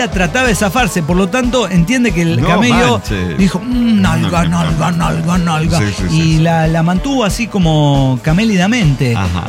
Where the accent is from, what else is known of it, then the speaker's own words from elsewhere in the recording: Guasave, Sinaloa, Mexico; Desde Guasave, Sinaloa, estoy con Campanita. Campanita en Guasave, Sinaloa.